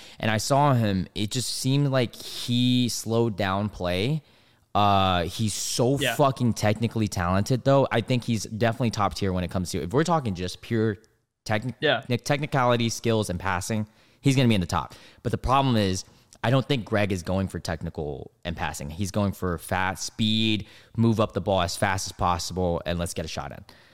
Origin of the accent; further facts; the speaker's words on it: Greensboro, North Carolina, United States; I'm from Greensboro. I'm actually here right now in Greensboro.